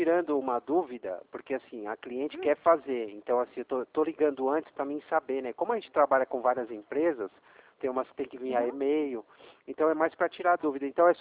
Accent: Atibaia, São Paulo, Brazil; Eu sou aqui de Atibaia, né?

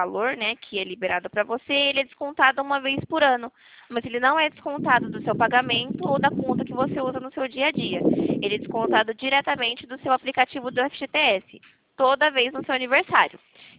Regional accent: Limeira, São Paulo, Brazil; verdade, eu sou daqui do interior de São Paulo, sou de Limeira.

